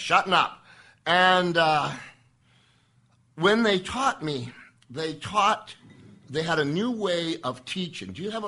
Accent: Saskatoon, Saskatchewan, Canada; born there; I was born in Saskatoon, Saskatchewan, which is one of the coldest places on earth.

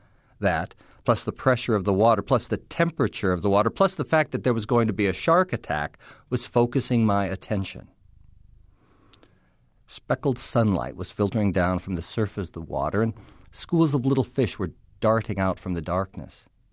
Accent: New York, United States; now in Los Angeles, United States; I'm from New York originally, and I moved to Los Angeles to write about movies.

